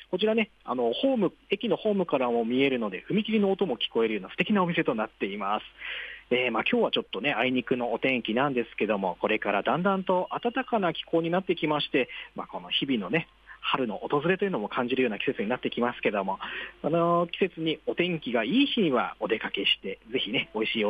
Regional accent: Fukuoka, Japan; 当初僕も福岡県の出身なので

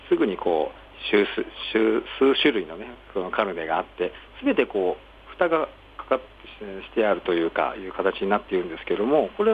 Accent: Yamanashi, Japan; 僕は地元が山梨なんですけど、

